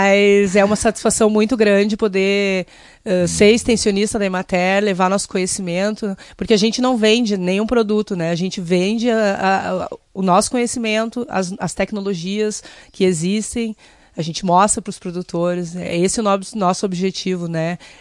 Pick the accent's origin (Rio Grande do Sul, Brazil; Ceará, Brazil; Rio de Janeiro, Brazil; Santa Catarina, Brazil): Rio Grande do Sul, Brazil; Tenente Portela; Eu sou natural de Tenente Portela, no noroeste do estado, né? Mas eu saí de casa nova para estudar, fiz agronomia na URGS, em Porto Alegre